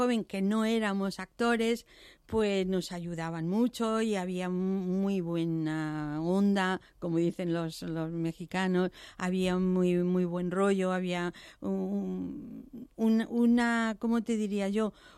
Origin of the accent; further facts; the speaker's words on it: Spain; yo me voy a mi tierra, me voy a España